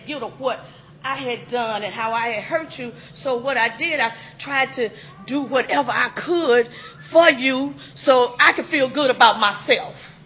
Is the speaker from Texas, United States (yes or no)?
no; Chicago, Illinois, United States; moved away as an adult; I come from Chicago. That's where I was born and raised. I stayed there 35 years. And then I moved to South Carolina.